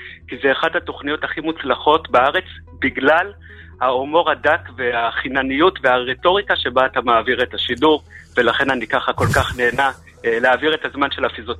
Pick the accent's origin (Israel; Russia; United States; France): Israel; Petah Tikva, Central District; פתח תקווה.